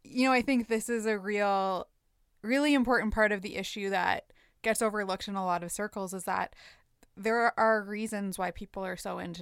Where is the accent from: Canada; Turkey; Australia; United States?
Canada; growing up in Canada at the time that we did, being settlers